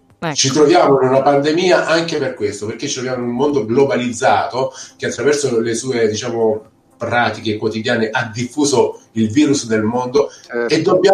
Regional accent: Apulia, Italy; Io da Salentino mi viene facile guardare il mare, da persona del sud mi viene facile pensare al mare

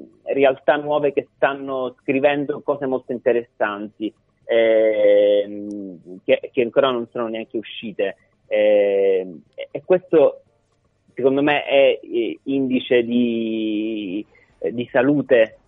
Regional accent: Palermo, Sicily, Italy; io sono palermitano, Veronica è toscana, ma da molti anni vivo a Palermo.

